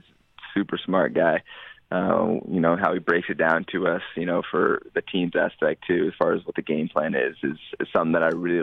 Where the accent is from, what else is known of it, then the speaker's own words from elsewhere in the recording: Colorado, United States; I came from Western Colorado, like this little tiny school.